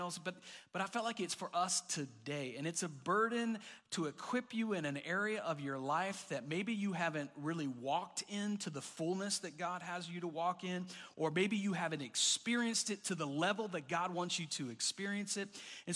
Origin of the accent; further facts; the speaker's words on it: Florida, United States; But when I grew up in Florida, right? The great country of Florida. And I grew up in Florida, and we looked forward to fall.